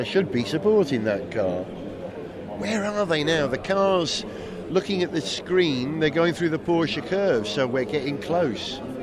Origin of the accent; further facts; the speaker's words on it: Wales, United Kingdom; As a Welshman, I'm obliged to sing